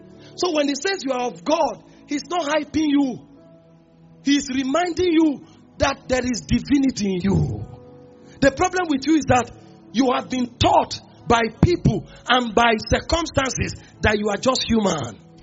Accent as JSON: {"language": "English", "country": "Nigeria", "said": "I'm Nigerian."}